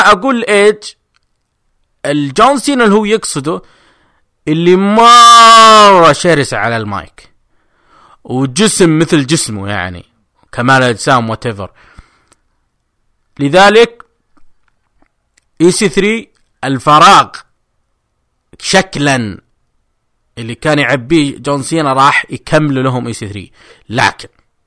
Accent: Jeddah, Makkah Province, Saudi Arabia; وشفناه عندنا في جدة وفرحنا فيه

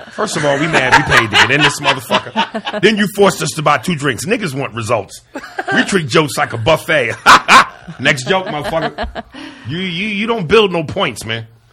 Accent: Manhattan, New York, United States; now in Los Angeles, United States; And because I'm from New York, so I grew up in Manhattan, and then coming out to L.A., I didn't know that.

